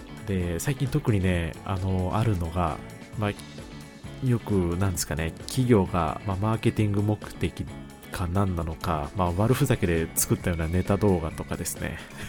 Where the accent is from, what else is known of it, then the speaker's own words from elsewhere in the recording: Kansai, Japan; 実は僕関西生まれの関西育ちなんで